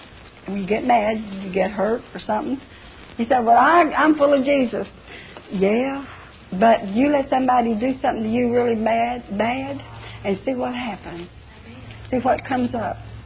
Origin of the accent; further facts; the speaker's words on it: the South, United States; I'm from the South too, you all.